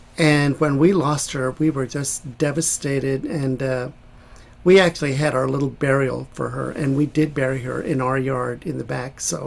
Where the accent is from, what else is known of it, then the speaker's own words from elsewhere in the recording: Texas, United States; I'm originally from Texas, and when I had pets back in Texas and growing up